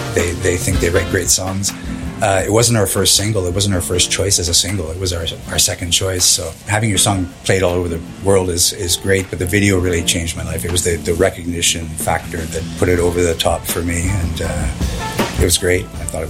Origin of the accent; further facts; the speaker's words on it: Montreal, Quebec, Canada; also born or lived in Champaign, United States; I was born in Champaign, Urbana, Illinois. My dad was getting his master's degree and PhD at the University of Illinois. So I was born on campus, and we moved to Montreal.